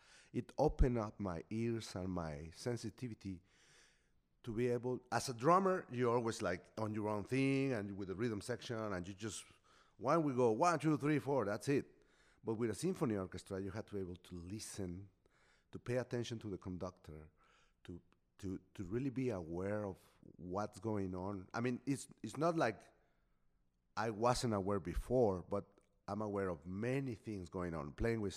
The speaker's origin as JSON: {"language": "English", "region": "Mexico City", "country": "Mexico", "said": "I'm from Mexico City."}